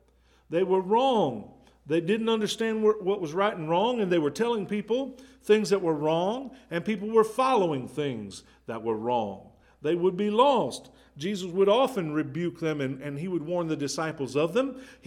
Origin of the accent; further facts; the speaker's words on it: Kansas, United States; I grew up in Kansas. Most people up there said, "You guys."